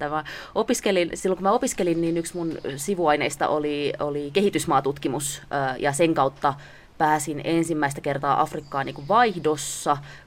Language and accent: Finnish; Helsinki, Uusimaa, Finland; No mä tuun kuule Itä-Helsingistä. Se on mulle tärkeä identiteetti, tämä itähelsinkiläisyys. Oikeastaan tulen Vesalasta, mutta se on semmoinen niin pieni paikka siinä Kontulan ja Vantaan rajan välissä